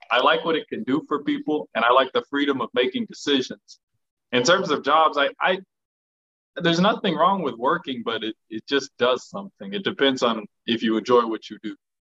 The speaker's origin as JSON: {"language": "English", "town": "Las Vegas", "region": "Nevada", "country": "United States", "moved": "as an adult", "lives_now": "Dar es Salaam, Tanzania", "said": "I'm from Las Vegas. I came here when I was 19. Now I'm 21. I'm in Tanzania, specifically Dar es Salaam, but I travel around a bit."}